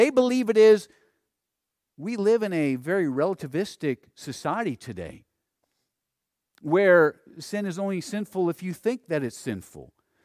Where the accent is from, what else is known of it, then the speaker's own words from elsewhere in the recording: West Virginia, United States; Well, I came from West Virginia.